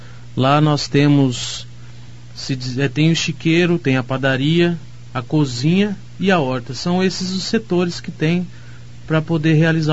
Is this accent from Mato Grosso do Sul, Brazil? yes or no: no; Londrina, Paraná, Brazil; sou de Londrina, Paraná. Tenho 28 anos, sou casado, tenho um filho de 2 anos.